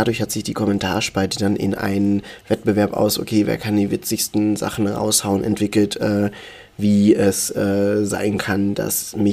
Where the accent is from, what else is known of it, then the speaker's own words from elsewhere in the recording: Baden-Württemberg, Germany; also born or lived in Nairobi, Kenya; Ich wurde dann mit 13 Monaten adoptiert und bin in einer Kleinstadt in Baden-Württemberg im Schwarzwald-Baar-Kreis aufgewachsen.